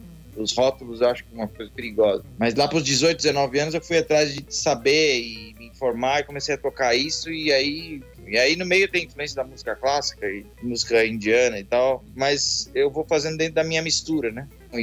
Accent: São Paulo, Brazil; eu nasci na Zona Leste de São Paulo, num bairro chamado Vila Santa Isabel.

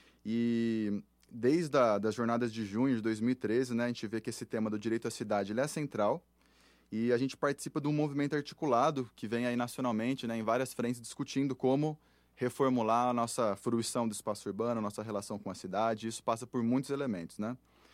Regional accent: São Carlos, São Paulo, Brazil; sou daqui de São Carlos

